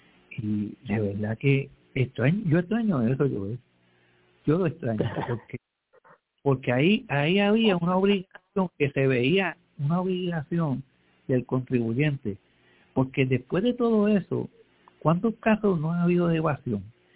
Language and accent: Spanish; Villa Palmera, Puerto Rico; yo hablo de Villa Palmera, yo me crié en Villa Palmera.